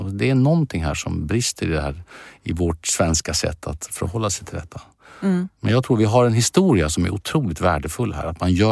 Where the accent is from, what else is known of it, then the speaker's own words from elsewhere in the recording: Strängnäs, Södermanland, Sweden; Det märker ju hemma i Stängnes